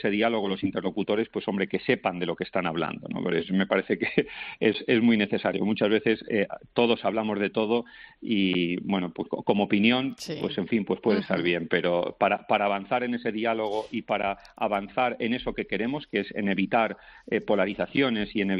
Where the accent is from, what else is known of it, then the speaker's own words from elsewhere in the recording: Valencia, Valencian Community, Spain; como es Valencia, mi tierra, por cierto.